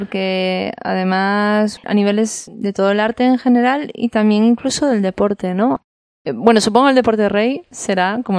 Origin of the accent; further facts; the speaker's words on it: Galicia, Spain; yo soy gallega y, vamos, decimos también pai y mai.